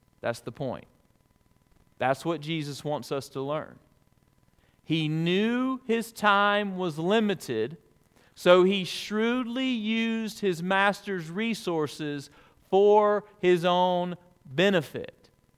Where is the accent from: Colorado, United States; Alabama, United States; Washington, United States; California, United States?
Alabama, United States; I got an email several months ago from a friend that I grew up with in Alabama